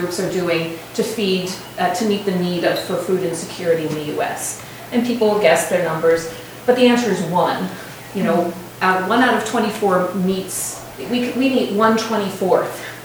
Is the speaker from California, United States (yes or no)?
no; Harrisburg, Pennsylvania, United States; moved away as an adult; now in Washington, United States; I came from Harrisburg, Pennsylvania, which is, you know, a very red part of the state.